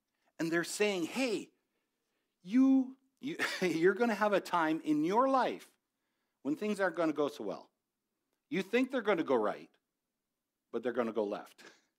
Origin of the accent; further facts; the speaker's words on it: Devon, Alberta, Canada; being Canadian, growing up in Devon with a ski hill in the river valley